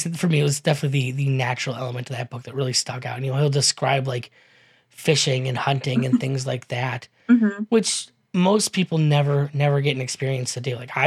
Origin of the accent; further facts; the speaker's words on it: West Virginia, United States; I am from West Virginia, and I'm excited for West Virginia for it.